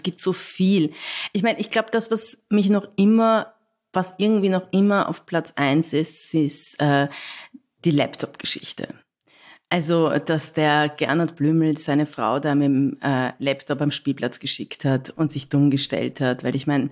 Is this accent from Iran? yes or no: no; Vienna, Austria; ich komme aus Wien